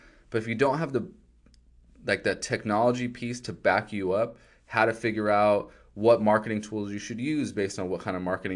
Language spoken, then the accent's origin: English; California, United States; So I'm from California originally, grew up in Southern California, pretty poor background.